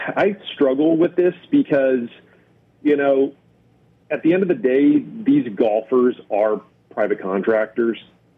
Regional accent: Texas, United States; I'm from the Dallas-Fort Worth area, and he's a local guy here

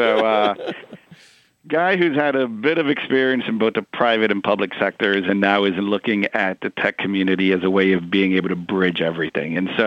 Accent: Queens, New York, United States; but Queens raised and born.

